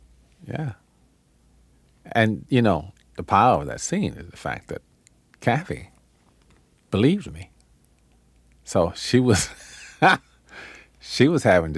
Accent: Charleston, Mississippi, United States; I came from Charleston, Mississippi. I mean, a little town where everybody, you know, the Africans have a saying, it takes a whole village to raise a child.

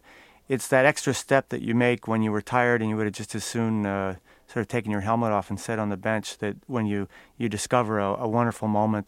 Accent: Fort Wayne, Indiana, United States; walking around all kinds of neighborhoods of my hometown, often neighborhoods where I previously had not really spent a lot of time, particularly inner-city neighborhoods, black neighborhoods. Fort Wayne's a very classic American industrial city.

